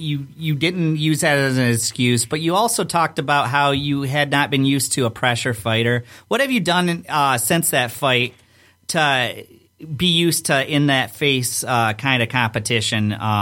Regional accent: Detroit, Michigan, United States; Now, we're from Detroit, obviously

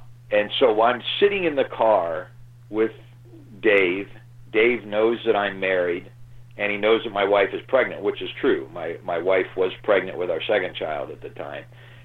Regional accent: Midwest, United States; And I was from the Midwest. My wife was from the Midwest.

